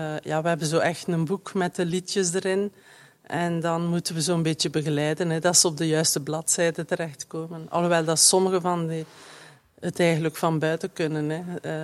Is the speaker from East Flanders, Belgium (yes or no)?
yes; East Flanders, Belgium; now in Bertem, Belgium; ik ben een inwijkeling in Bertum. Ik ben met een Bertumenaar maar ik ben een Oost-Vlaamse.